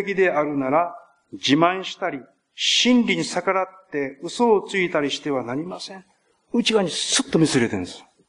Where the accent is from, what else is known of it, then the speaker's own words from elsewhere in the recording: Osaka, Japan; accent: Osaka dialect; now in Kobe, Japan; 私この10年前にこの教会に来た時に大阪から来ましたから、何やってはりますかとかね、あれ大阪弁はよく出たんです。